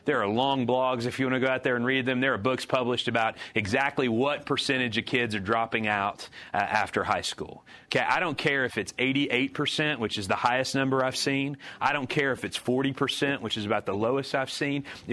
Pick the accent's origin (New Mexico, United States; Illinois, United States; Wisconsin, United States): Illinois, United States; again, I'm a small town farm boy from Illinois. There are more members of our church than population of my hometown.